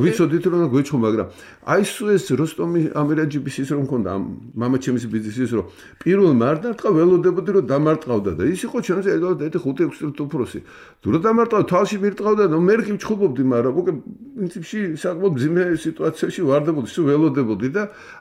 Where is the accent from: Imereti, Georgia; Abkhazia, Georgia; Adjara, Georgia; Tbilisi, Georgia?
Tbilisi, Georgia; ეს ჩვენი ესეთი უბანი იყო იქ დავიბადეთ იქ გავიზარდეთ